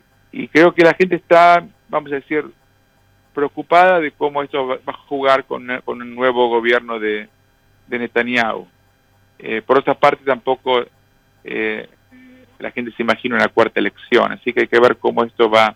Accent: Argentina; also born or lived in Dominican Republic / Virginia; now in New York, United States; Yo me fui de Argentina hace 24 años. Ahí está. En 1996 estuve 2 en la República Dominicana, 8 en Virginia, y hace 14 que estoy en Nueva York.

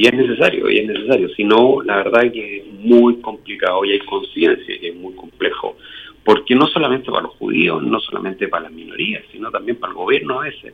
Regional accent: Chile; nosotros somos ciudadanos chilenos y votamos en Chile, digamos.

